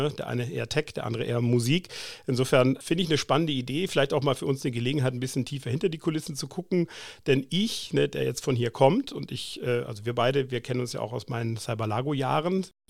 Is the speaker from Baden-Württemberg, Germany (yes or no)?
yes; Baden-Württemberg, Germany; bin hier ein Kind des Bodensees, hier geboren, aufgewachsen, dann ein bisschen in die Welt gegangen, aber irgendwie treibt es einen dann doch wieder zurück.